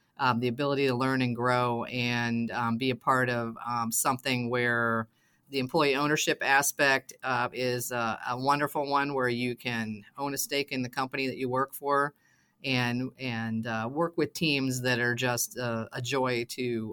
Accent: Kent, Ohio, United States; Well, you know, Doug, I grew up in Kent

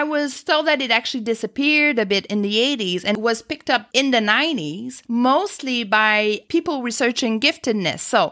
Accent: Quebec City, Quebec, Canada; So I'm from Quebec City

